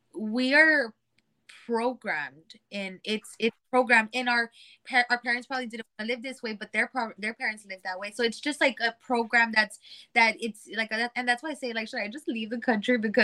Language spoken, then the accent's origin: English; Laredo, Texas, United States; I was born and raised in Laredo. My families are middle class.